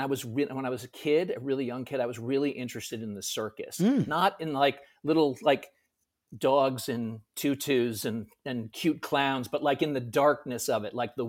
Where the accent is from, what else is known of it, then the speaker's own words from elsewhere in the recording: Connecticut, United States; now in New York, United States; I'm from Connecticut originally. I live in New York now.